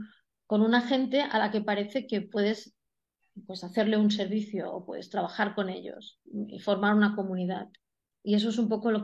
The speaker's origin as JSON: {"language": "Spanish", "country": "Spain", "said": "¿Y de dónde eres? ¿De Oriente Medio? No, de España."}